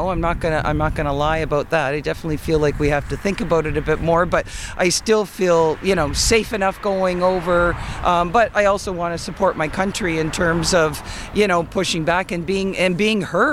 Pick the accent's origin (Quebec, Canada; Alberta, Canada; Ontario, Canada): Ontario, Canada; Fort Erie; also born or lived in overseas; I grew up and was raised in Fort Erie and then lived in different parts of Canada and overseas for a little bit.